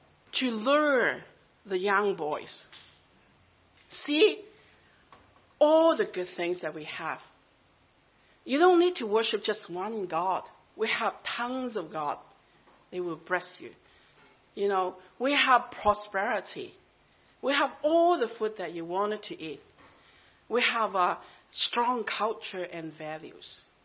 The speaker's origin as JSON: {"language": "English", "country": "Hong Kong", "tie": "born or raised there", "also_born_or_lived": "Canada", "second_language": "English", "said": "I grew up in Hong Kong."}